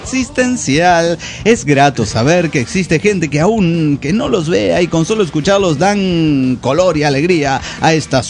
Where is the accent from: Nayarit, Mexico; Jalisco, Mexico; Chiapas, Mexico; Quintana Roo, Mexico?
Jalisco, Mexico; Guadalajara; de Guadalajara, antes Ciudad de México.